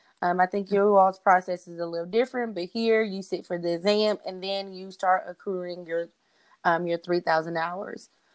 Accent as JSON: {"language": "English", "town": "Jackson", "region": "Mississippi", "country": "United States", "lives_now": "Richmond, United States", "said": "I am from Jackson, Mississippi. Whoop, whoop. I currently reside in the outskirts of Houston and Richmond, Texas."}